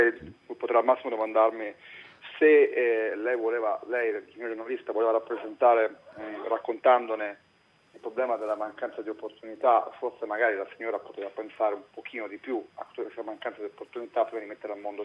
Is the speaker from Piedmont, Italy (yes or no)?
yes; Ornavasso, Piedmont, Italy; il mio paesino di Ornavasto in Valdossola